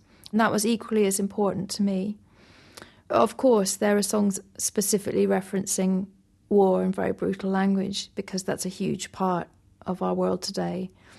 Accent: England, United Kingdom; although as an English woman I sing about England

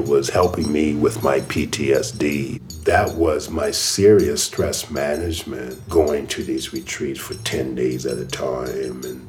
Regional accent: Pawleys Island, South Carolina, United States; born there; I was born in Pawleys Island, South Carolina. Blacks and whites were separated, and that was my world.

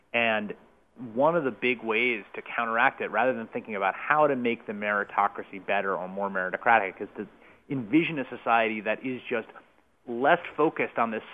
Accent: Bronx, New York, United States; I come from the Bronx, where my dad was a community organizer

